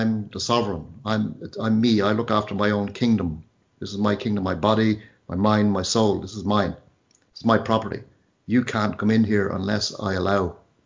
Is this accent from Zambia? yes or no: yes; Zambia; born there; I was born in Africa. I was born in Zambia. So I have a bit of a, you know, I like to see what's going on in Africa, you know. I kind of, you know, because I suppose I was born there, I feel I have an affinity for the place